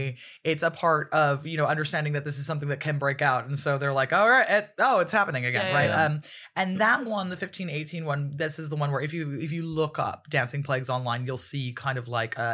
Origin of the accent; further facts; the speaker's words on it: Aachen, North Rhine-Westphalia, Germany; English is a second language; Well, here I am in, you know, Metz. I'm from Aachen, so, you know, it's going to take a little while to get back there.